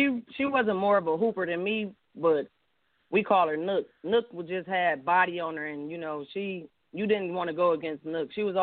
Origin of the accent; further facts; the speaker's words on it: Pontiac, Michigan, United States; You know, so growing up in Pontiac, I enjoyed it. I love the coaches. I love the community. I love the activities we had. I went to Pontiac Northern, class of 2005.